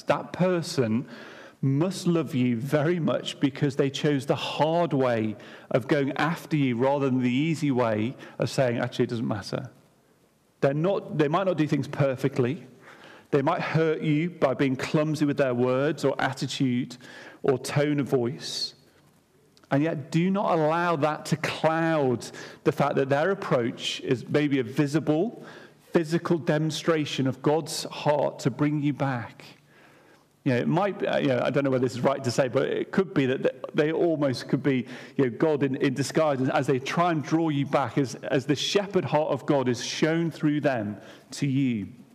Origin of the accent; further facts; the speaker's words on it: United Kingdom; We often think to ourselves, well, being quite British, it's not my business.